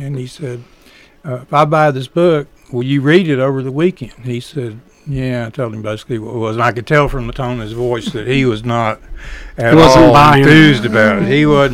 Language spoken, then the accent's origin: English; Louisiana, United States; And having been born and raised in Louisiana, this was totally foreign to me.